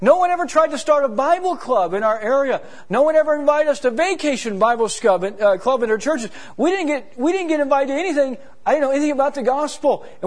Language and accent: English; Sarasota, Florida, United States; But yet, I grew up there from the age 7 on. I was growing up in Sarasota, Florida, with about 11 other kids in our neighborhood.